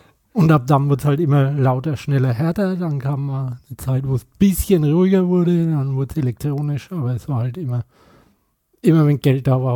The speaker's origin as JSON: {"language": "German", "town": "Bamberg", "region": "Bavaria", "country": "Germany", "tie": "born or raised there", "accent": "Franconian", "said": "Wo ich aufgewachsen bin."}